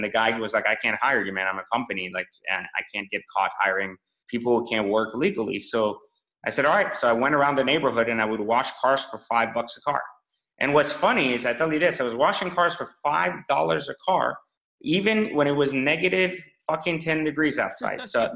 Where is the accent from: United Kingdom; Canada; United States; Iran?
Iran; moved away; for me, I came from Iran, right? And from Iran, I didn't come to the U.S. We went to France because we're refugees, meaning we wanted to escape the revolution.